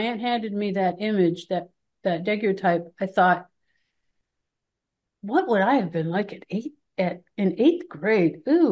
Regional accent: Detroit, Michigan, United States; born there; Well, I was born in Detroit, and right now my husband and I are sharing our time between Vermont and Michigan.

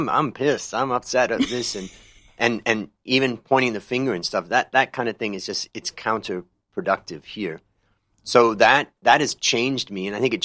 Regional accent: Ohio, United States; moved away as an adult; I grew up in Ohio, and everybody looked like me. And when I moved to California as a young guy, I just wanted to try something different. I moved from Ohio to California

